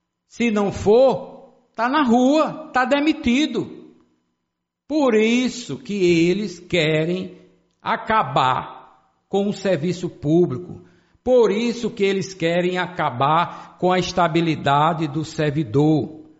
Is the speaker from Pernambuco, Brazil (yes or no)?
no; Condado, Paraíba, Brazil; como foi recentemente o caso lá da minha cidade, Condado